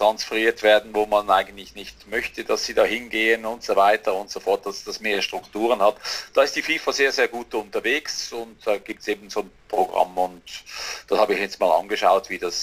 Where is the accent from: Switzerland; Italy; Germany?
Switzerland; es tut ja wirklich weh, so als Schweizer, wenn man ja so gut drin ist in einer Weltmeisterschaft.